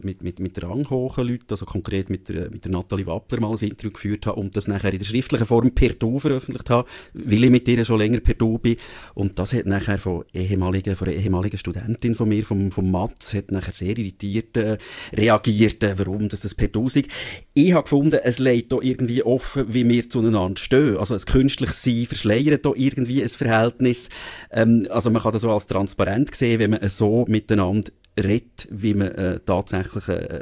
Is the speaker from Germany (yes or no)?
no; Bern, Switzerland; Das ist unter anderem ja immer wieder pendelt, so eine On-Off-Beziehung, wo ich zu Zürich pflege als Berner.